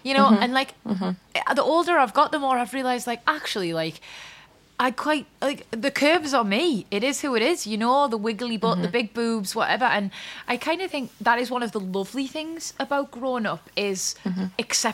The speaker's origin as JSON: {"language": "English", "town": "Newcastle upon Tyne", "region": "North East England", "country": "United Kingdom", "accent": "Geordie", "said": "Got loads of family over the West End. So yeah. I'm East End."}